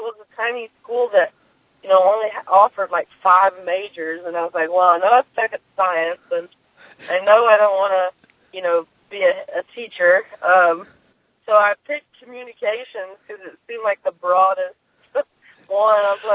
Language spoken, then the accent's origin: English; the South, United States; I grew up with a lot of funny people, and because I'm from the South, and so I grew up watching my uncles be crazy